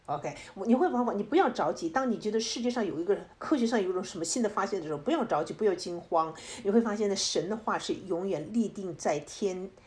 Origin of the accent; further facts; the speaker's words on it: China; 我们如果是把按照我们中国人的这种语言，按照中国人的文化背景去理解的话，就会有偏差